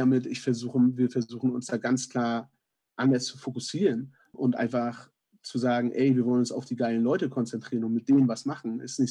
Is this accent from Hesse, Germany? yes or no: no; Mecklenburg-Vorpommern, Germany; Ja, wir kommen aus Mecklenburg-Vorpommern, wir machen jetzt seit Jahren unser eigenes Dorffest hier.